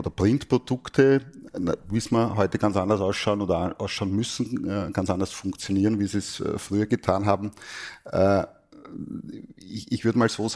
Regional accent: Austria; so sind wir Österreicher.

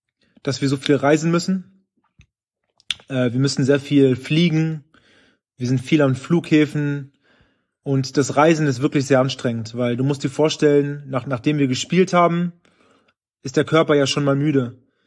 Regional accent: Berlin, Germany; in meinem Zimmer, wo ich aufgewachsen bin in Berlin

